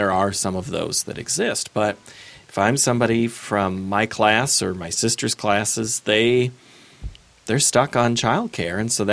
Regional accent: Jessup, Iowa, United States; Jessup, Iowa, east of Waterloo. And Jessup's within 20 minutes of Waterloo.

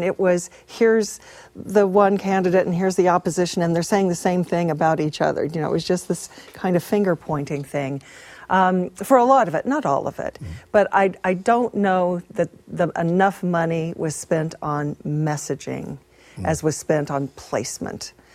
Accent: Kansas, United States; I've read the book. I grew up in Kansas.

